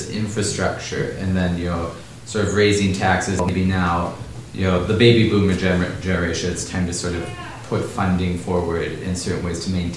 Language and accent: English; North Dakota, United States; like in my home state, let's say, they're in, of North Dakota